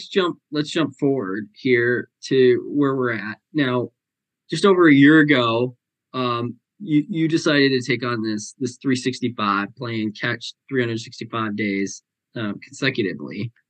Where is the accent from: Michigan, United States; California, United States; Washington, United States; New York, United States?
New York, United States; growing up in New York at that particular period of time